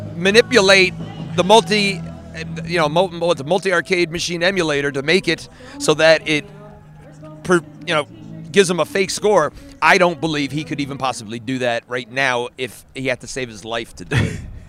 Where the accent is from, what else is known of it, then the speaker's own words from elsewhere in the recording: New Jersey, United States; I'm from New Jersey, and this is my daughter's first time in California.